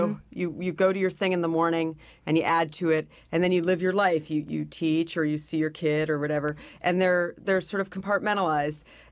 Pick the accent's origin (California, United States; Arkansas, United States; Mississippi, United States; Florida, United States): California, United States; Los Angeles; So I grew up in Los Angeles, and I always loved movies as well.